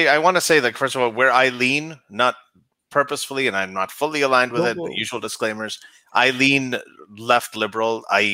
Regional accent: Pakistan; I am Pakistani.

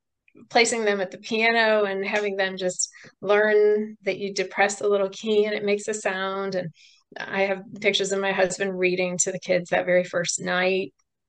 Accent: Missouri, United States; Let's see, I will start with the fact that I was born and raised in Missouri. And as you mentioned, I still live in Missouri.

